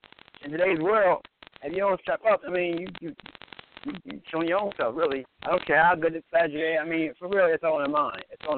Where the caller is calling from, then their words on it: Atlanta, Georgia, United States; Atlanta, Georgia.